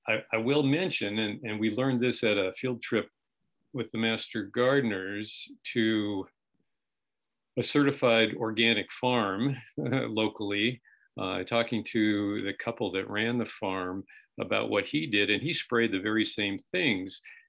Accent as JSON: {"language": "English", "town": "Salinas", "region": "California", "country": "United States", "tie": "born or raised there", "said": "When I was growing up in Salinas, my mom had two apple trees and a pear tree"}